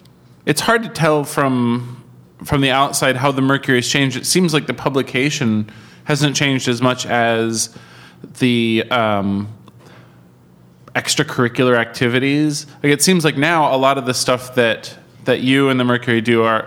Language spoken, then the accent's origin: English; White Bear Lake, Minnesota, United States; My fondest memories of Borders were that there was one in where I grew up in White Bear Lake, and we used to have shoplifting competitions.